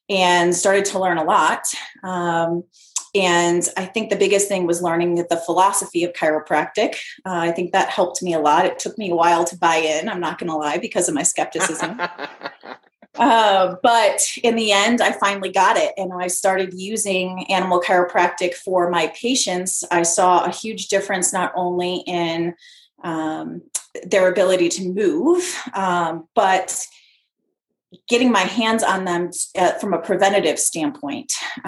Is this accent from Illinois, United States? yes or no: yes; Chicago, Illinois, United States; I grew up in the Chicago area